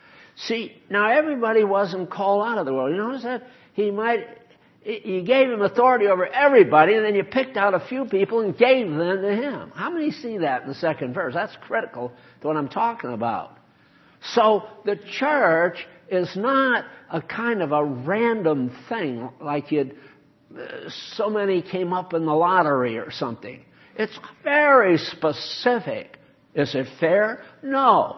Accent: New England, United States; Now, where I was raised in New England, there's a few things that were true.

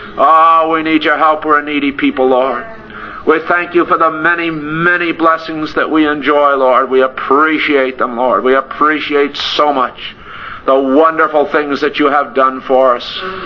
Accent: United States; I'm an American preaching to an Americans

